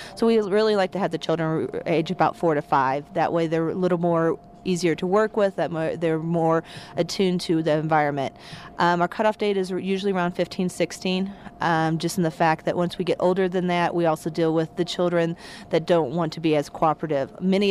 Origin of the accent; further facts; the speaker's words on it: Kansas City, Missouri, United States; when we do the Kansas City Royals in my hometown of Kansas City